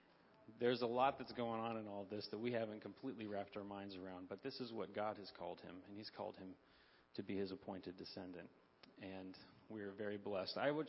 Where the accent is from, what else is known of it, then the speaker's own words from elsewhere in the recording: California, United States; we come from California. So all of our family's out on the West Coast.